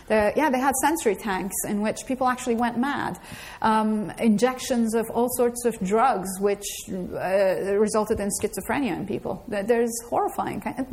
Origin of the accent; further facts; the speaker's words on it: Iran; moved away as an adult; now in United States; I grew up in Iran. My parents were communists and political prisoners in Iran.